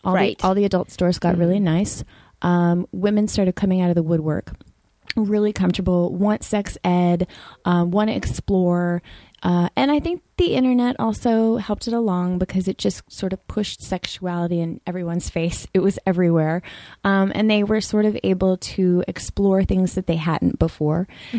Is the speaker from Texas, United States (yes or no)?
yes; Texas, United States; I'm from Texas